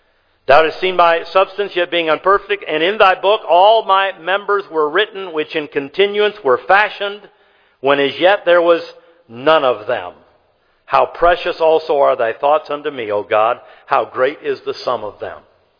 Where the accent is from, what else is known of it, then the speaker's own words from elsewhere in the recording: Michigan, United States; now in Ohio, United States; But those of you know that I am from that glorious state up north. I am from Michigan.